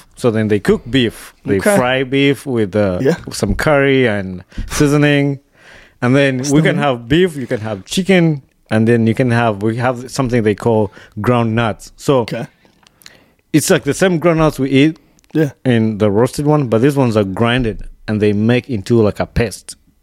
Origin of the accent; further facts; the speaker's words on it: Uganda; So I grew up in Uganda.